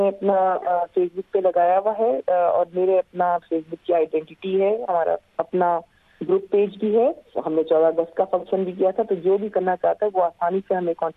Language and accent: Urdu; Pakistan; دیکھیے ہم پاکستانی ہیں, ہم مسلمان ہیں, ہمارا ریلیجن بڑا اکوموڈیٹنگ ریلیجن ہے